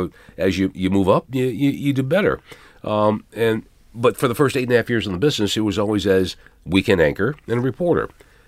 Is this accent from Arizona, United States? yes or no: yes; Phoenix, Arizona, United States; also born or lived in Rochester; now in Baltimore, United States; Originally from Rochester, grew up in Phoenix, Arizona, high school, went to Arizona State, started the business in Arizona.